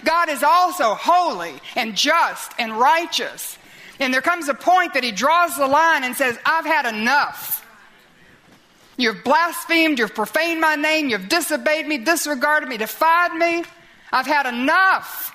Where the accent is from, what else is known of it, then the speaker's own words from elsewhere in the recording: United States; And I think as an American, as we look back on the history of our nation, you know, at my age, we still studied American history in school.